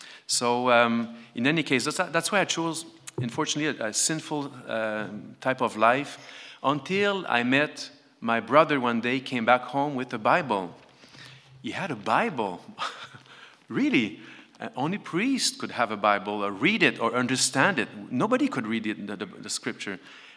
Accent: Montreal, Quebec, Canada; also born or lived in Ottawa; So I was not born in Montreal, but grew up in Montreal. French language, obviously, and our faith was Catholic faith, obviously.

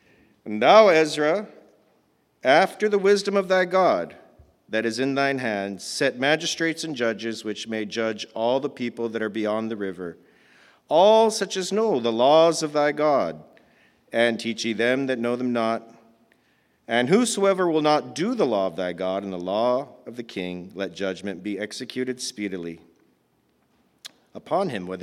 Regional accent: Japan; now in Canada; I was born and raised in Japan on the mission field. I came to Canada in the early 90s, been here pretty much ever since.

